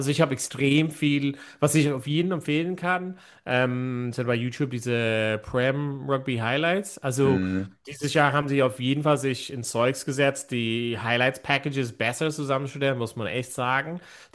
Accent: Ireland; now in Germany; ja, ich glaube, ich bin mehr Deutsch als Ire geworden

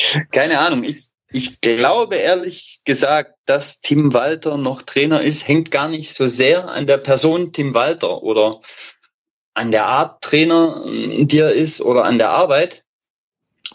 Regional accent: Germany; born there; now in Stuttgart, Germany; Ich bin gebürtiger Ostelbler, wohne aber seit mittlerweile an die 20 Jahren hier im schönen Stuttgart.

